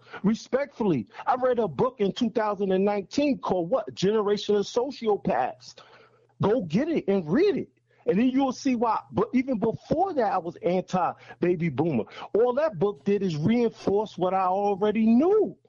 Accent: New York, United States; especially when I grew up again in New York, when I know how these people treat us.

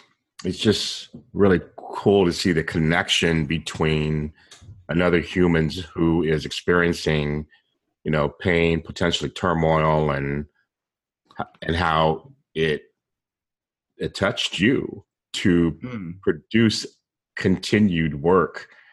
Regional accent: San Diego, California, United States; And then we connected because I'm from San Diego originally.

